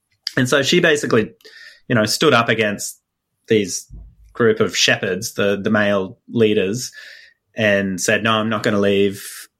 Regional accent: Australia; I'm an Australian based here

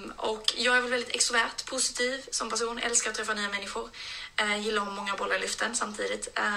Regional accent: Malmö, Skåne, Sweden; now in Lund, Sweden; Jag är uppvuxen i Malmö, som man kanske kan höra. Men jag är en halvdansk, så jag pratar även danska.

